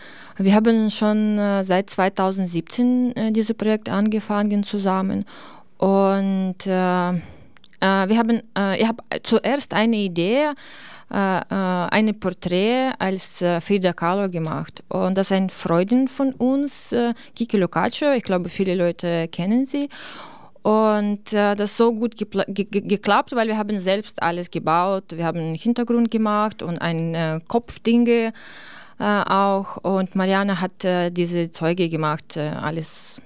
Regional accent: Ukraine; German is a second language; moved away as an adult; now in Germany; ich komme aus der Ukraine und schon fast 5 Jahre in Deutschland.

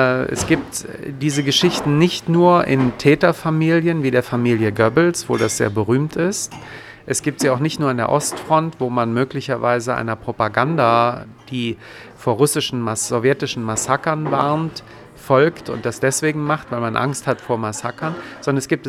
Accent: Germany; ich bin ja Deutscher

